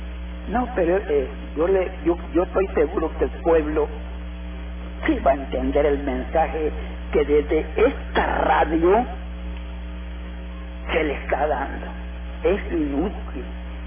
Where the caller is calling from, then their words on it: San Luis Mariona, San Salvador, El Salvador; Hablo de la comunidad de San Luis Mariona.